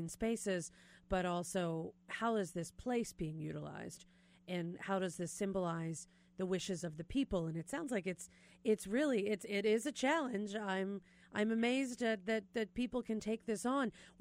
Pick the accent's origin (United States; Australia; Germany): United States; Philadelphia, Pennsylvania; is on the line from my hometown of Philadelphia